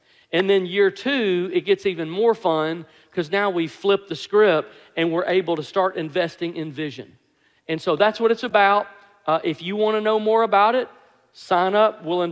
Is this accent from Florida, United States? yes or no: no; Alabama, United States; because we're from Alabama, you know